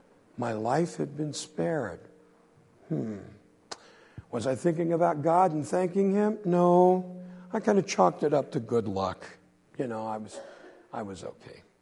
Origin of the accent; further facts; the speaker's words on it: Brooklyn, New York, United States; And I started growing up in Brooklyn. And I guess I was about 4 or 5.